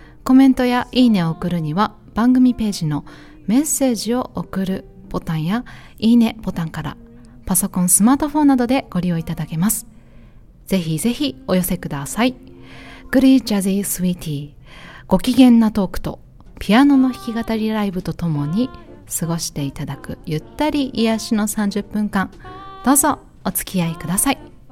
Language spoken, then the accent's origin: Japanese; Saga, Japan; born there; 1、2年に一度、生まれ故郷の佐賀を拠点に九州ツアーをしている私ですけれども